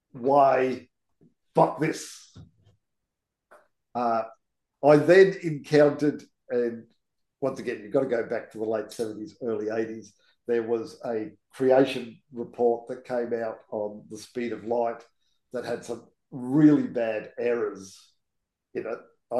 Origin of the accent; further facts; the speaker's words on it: Queensland, Australia; But I grew up in Queensland. In my high school years was in the 70s.